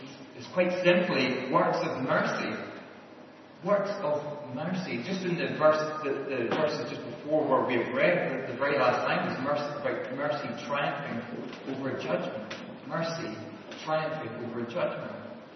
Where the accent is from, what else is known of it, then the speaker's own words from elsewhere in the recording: Northern Ireland, United Kingdom; when I grew up in Northern Ireland